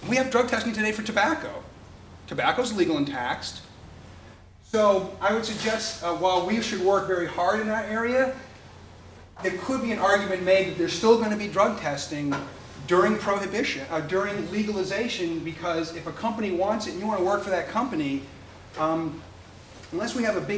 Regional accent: Cape Cod, Massachusetts, United States; Where I grew up on Cape Cod, that's the end of your economic existence.

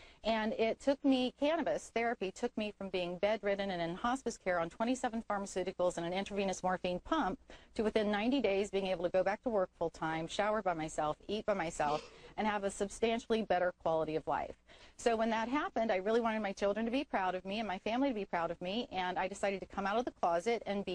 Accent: Appalachia, United States; I grew up in Appalachia in the Bible Belt

